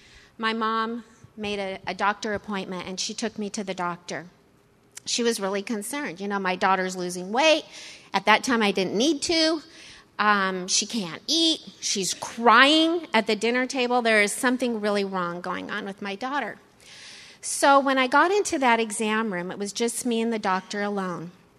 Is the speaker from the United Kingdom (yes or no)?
no; California, United States; I was an Orange County girl. I grew up in Orange County.